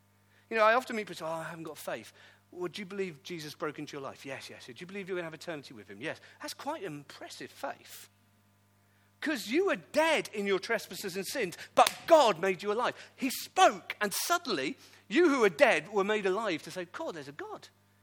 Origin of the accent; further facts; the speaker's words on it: Wales, United Kingdom; also born or lived in Manchester, England; And so I always say, "Oh, I'm Welsh. I'm Welsh." And so I grew up with this. I'm Welsh. I'm Welsh. But I never kind of thought we'd ever come and live here.